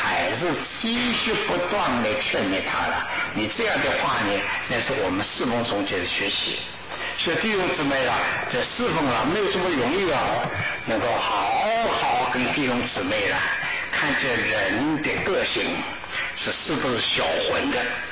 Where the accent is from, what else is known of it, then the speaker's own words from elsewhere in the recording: Ningbo, Zhejiang, China; 我是江浙人，上说的上海话呢，你们其他省份的这上海人讲的话和宁波人讲的话不大懂的。我们宁波知道这个是宁波话